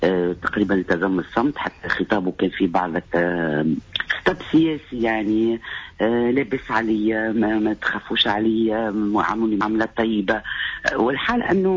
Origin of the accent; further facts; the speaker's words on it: Tunisia; وإحنا بتبعتنا تونسيين ما نستحقوش التأشيرة